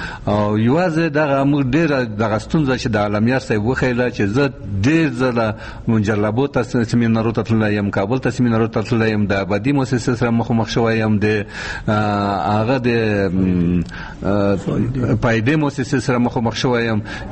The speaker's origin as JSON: {"language": "Pashto", "region": "Paktia", "country": "Afghanistan", "said": "موږ د افغانستان یو، د پکتیا یو، د شای یو،"}